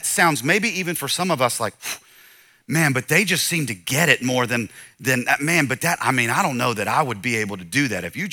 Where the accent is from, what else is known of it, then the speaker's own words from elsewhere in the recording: Southern United States, United States; I'm from the South. In the holidays, we make these things called sausage balls.